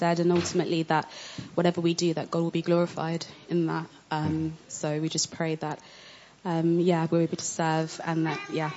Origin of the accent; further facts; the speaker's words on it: London, United Kingdom; I grew up in London, so I mean, it's kind of going back home almost